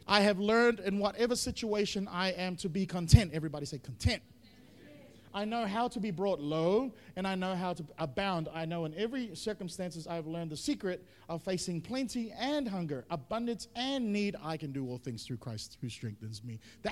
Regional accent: Auckland, New Zealand; But, like, Singapore is the polar opposite of where I grew up in Auckland.

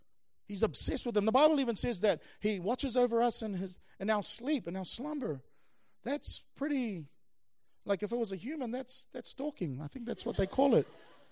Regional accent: New Zealand; I grew up in Samoa, as a Samoan. I grew up in New Zealand, but I grew up as a Samoan.

